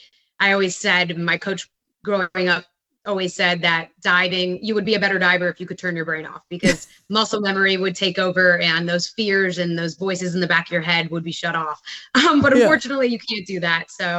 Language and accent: English; Florida, United States; I grew up in Florida, born in South Florida, and I had five older siblings.